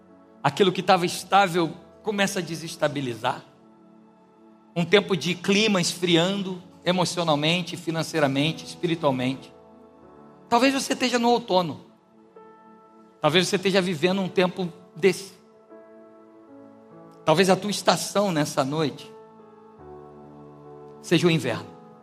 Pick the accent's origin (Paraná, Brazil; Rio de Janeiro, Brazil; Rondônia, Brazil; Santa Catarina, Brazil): Rio de Janeiro, Brazil; Aí eu como um bom carioca, irmãos, pequenino como sou